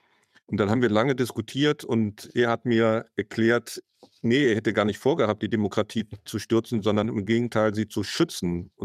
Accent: Bonn, North Rhine-Westphalia, Germany; Ich sagte ja schon, ich komme aus Bonn, Kind der Bonner Republik.

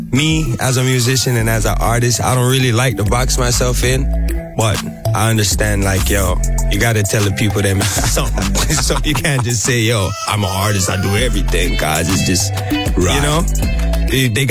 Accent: New York, United States; also born or lived in Bridgeport, Connecticut / Florida; So I'm from New York, but I call myself a nomad because I lived all over the place. I spent time in New York as a kid, moved to Bridgeport, Connecticut, which is another big Caribbean melting pot.

